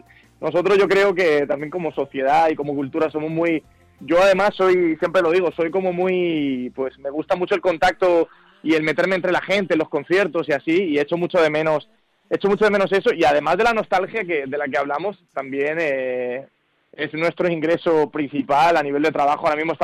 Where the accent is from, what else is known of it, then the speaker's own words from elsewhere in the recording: Madrid, Community of Madrid, Spain; soy español y me siento muy muy madrileño, a pesar de todo.